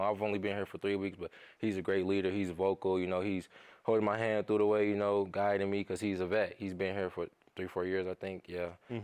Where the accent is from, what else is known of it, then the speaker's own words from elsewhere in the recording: St. Louis, Missouri, United States; I grew up in St. Louis, Missouri. I've been playing basketball since I was about 3-4 years old.